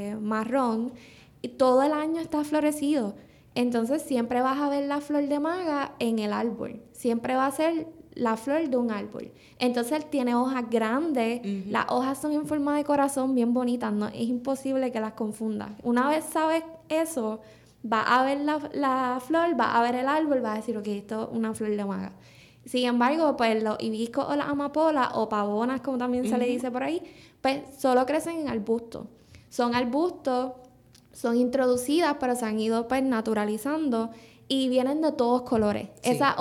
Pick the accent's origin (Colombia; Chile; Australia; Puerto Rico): Puerto Rico; Yauco; yo soy natural de Yauco. Uh-huh. Entonces, vivimos más o menos en el campo.